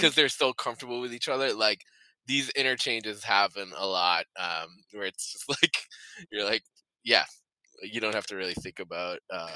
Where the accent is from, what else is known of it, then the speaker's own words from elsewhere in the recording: Detroit, Michigan, United States; Sam, I'm from Detroit. You're from the suburbs. So I went to school in Chicago.